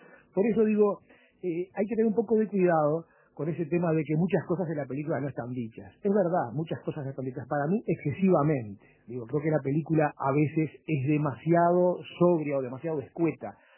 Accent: Uruguay; así también somos, o sea, es parte del Uruguay

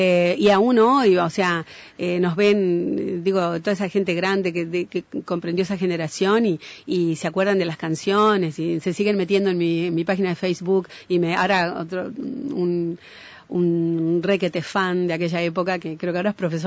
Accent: Montevideo, Uruguay; nací cuando vivíamos en Juan Polié, 18, por ahí. Pero yo siempre digo, yo crecí en el centro. Yo crecí en Colonia, entre Ejido y Yaguarón. Ahí fue mi vida.

